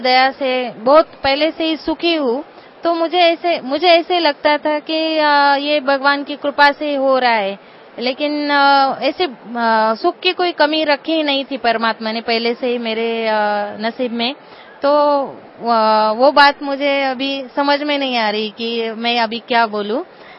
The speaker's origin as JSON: {"language": "Hindi", "town": "Nashik", "region": "Maharashtra", "country": "India", "said": "मैं महाराष्ट्र नासिक से आई हूँ।"}